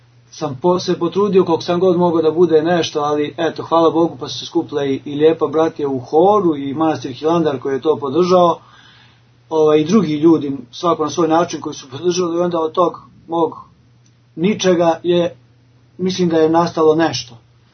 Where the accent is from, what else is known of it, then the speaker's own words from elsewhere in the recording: Serbia; now in Greece; mogu kao Srbin u velikim hramovima sam ovdje služio kao protopsalt